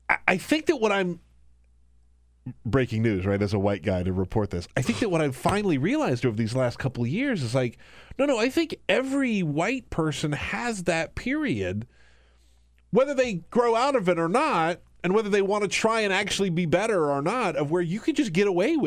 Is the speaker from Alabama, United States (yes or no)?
no; South Carolina, United States; Now, I've talked about my upbringing. I was raised in South Carolina.